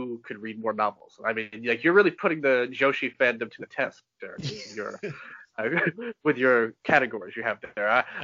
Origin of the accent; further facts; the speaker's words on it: the South, United States; I don't have a really distinct accent. Everyone's surprised when they hear I'm from the South.